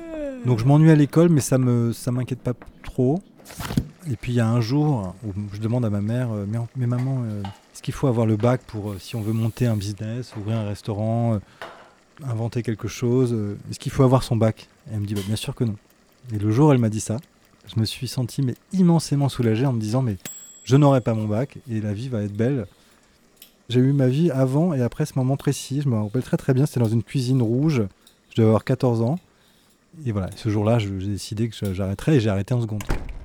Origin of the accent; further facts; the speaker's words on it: Nogent-sur-Marne, Île-de-France, France; je suis né dans le Val-de-Marne, donc à l'est de Paris, dans une petite ville qui s'appelle Nogent-sur-Marne, qui est une petite ville derrière le bois de Vincennes. Et je vivais dans une petite maison